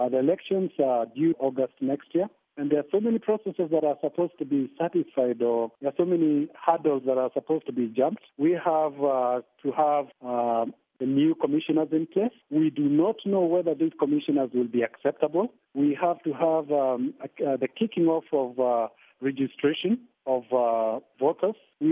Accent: Kenya; So as a Kenyan, I feel that we can give the benefit of doubt to the technocrats within the commission.

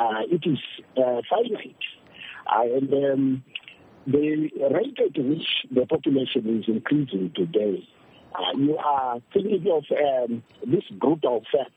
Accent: Manicaland, Zimbabwe; I come from Manicaland myself, and I used to have cattle there.

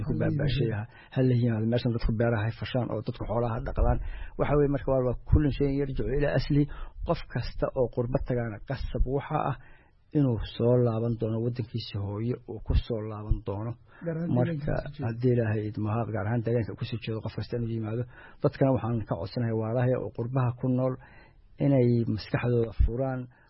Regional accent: Golol, Mudug, Somalia; born there; moved away; anigu horta Mudug baan ku dhashay qaasatan waxaan ku dhashay meel la yiraahdo Golol afar waa qotulada la yiraahdo ayaan ku dhashay waxa weeye marka dhulkaas waa dhul biyo badan

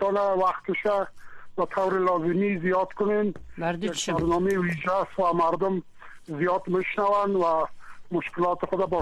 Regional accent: Afghanistan; ما افغان هستیم

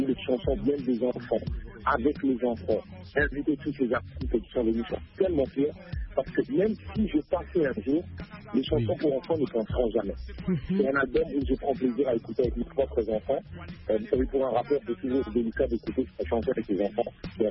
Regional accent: DR Congo; born there; peut-être que je suis pas né du bon côté, mais si je suis né au Congo

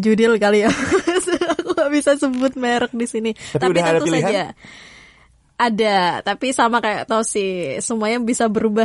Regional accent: Sidoarjo, East Java, Indonesia; also born or lived in Malang; now in United States; Saya aslinya sebenarnya dari Sidoarjo, tapi sebelumnya domisili di Malang sebelum depart ke sini.

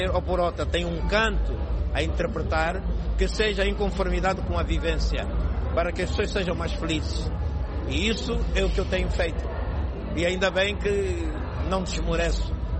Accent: Angola; Eu estou a zelar pelo povo angolano, povo da minha terra

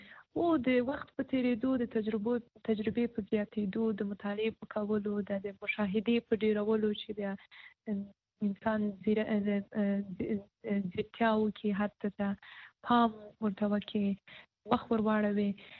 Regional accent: Paktia, Afghanistan; also born or lived in Kabul; زه د پکتیا ولایت یم.

